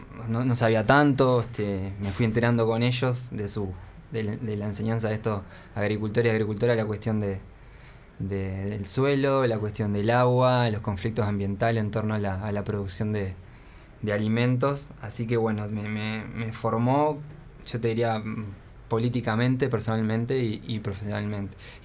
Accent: Montevideo, Uruguay; yo personalmente soy del territorio, nací ahí, en Flor de Maroñas, donde ahora trabajo.

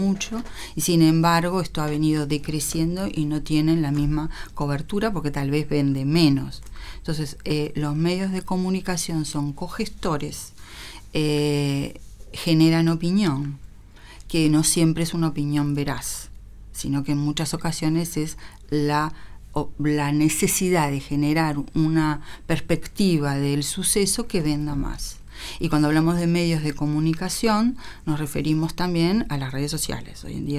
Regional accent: Uruguay; sería deseable que aunque perdiéramos, Uruguay, también siguiéramos siendo de la Celeste.

